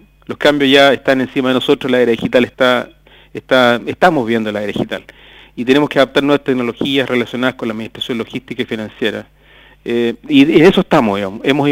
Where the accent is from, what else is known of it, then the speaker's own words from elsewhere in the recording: Valparaíso, Chile; yo soy de Valparaíso. Uh-huh. Yo nací en Valparaíso. Siempre estuve ligado al mar, estudié en un colegio de Valparaíso también, de los padres franceses